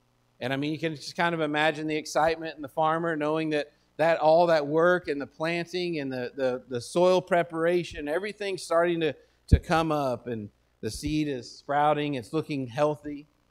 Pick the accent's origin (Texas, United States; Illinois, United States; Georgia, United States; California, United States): Texas, United States; we grew up in West Texas, and so we saw a lot of this, is that the dirt, it's really dry where I'm from